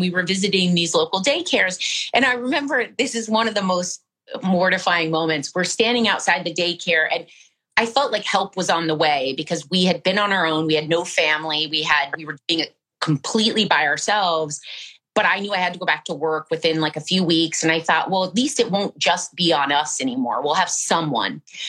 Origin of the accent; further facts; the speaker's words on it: Iowa, United States; I'm from Iowa and all my friends had their babies at 24 and 25.